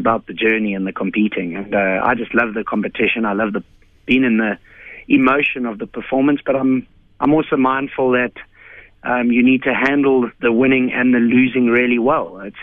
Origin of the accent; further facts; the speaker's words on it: South Africa; as a South African